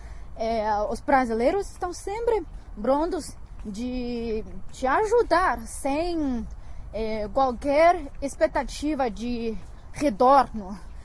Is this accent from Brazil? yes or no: no; Datong, Shanxi, China; born there; Portuguese is a second language; Eu nasci em uma cidade chamada Datong, na província de Shanxi, que fica bem pertinho de Beijing. Eu estudei numa universidade em Beijing, quando eu tinha 18 anos, eu vim cá.